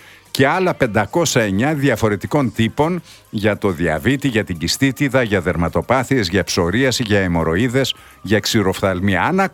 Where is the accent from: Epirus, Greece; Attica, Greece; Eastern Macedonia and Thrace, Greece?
Eastern Macedonia and Thrace, Greece; Σε κάποιο κέντρο υγείας στην πατρίδα μου, στον Εύρο.